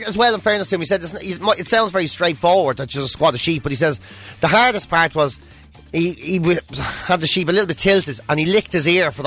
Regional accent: Dublin, Leinster, Ireland; Like, I grew up in Dublin, so to give myself a little bit of a break, I had no idea.

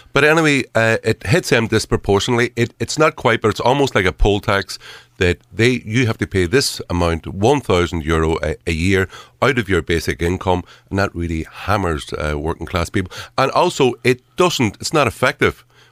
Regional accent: Derry, Northern Ireland, United Kingdom; when I was a kid growing up in Derry

